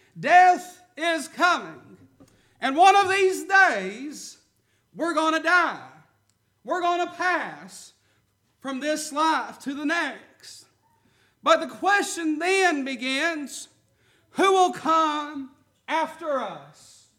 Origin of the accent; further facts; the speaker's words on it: Westmoreland, Tennessee, United States; I'm so thankful for the saints of old that I was raised underneath there in Westmoreland, Tennessee.